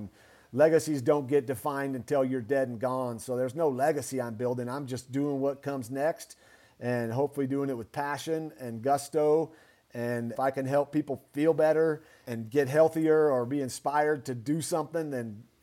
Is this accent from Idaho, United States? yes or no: yes; Boise, Idaho, United States; Did things I never could dream of being a young kid growing up in Boise, Idaho.